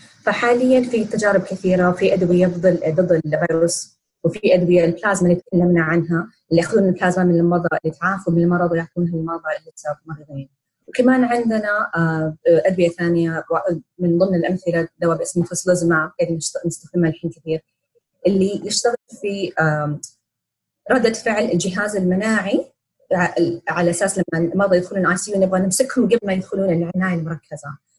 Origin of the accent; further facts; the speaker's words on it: Saudi Arabia; المرز اللي عندنا في السعودية.